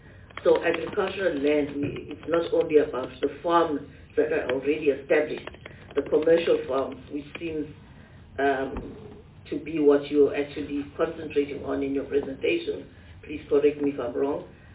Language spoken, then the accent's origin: English; Eastern Cape, South Africa; I come from the Transkei